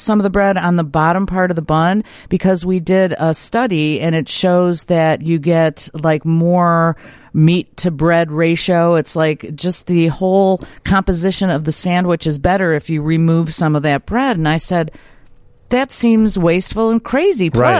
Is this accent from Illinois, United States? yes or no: yes; Brookfield, Illinois, United States; now in LaGrange, United States; Well, I grew up in Brookfield. There's one in Lyons, which is close to LaGrange, where I live now.